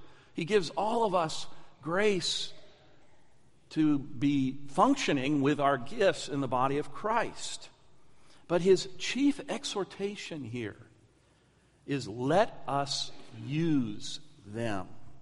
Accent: Connecticut, United States; You know, I grew up in New England and grew up in the state of Connecticut for part of my life, and we lived in an area that used to be farmland about 100 years earlier.

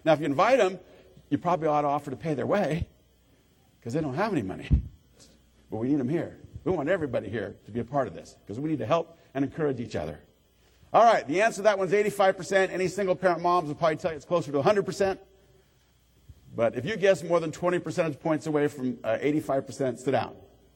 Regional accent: Roseville, California, United States; And this is in Roseville. I'm from the Rockland area, Roseville.

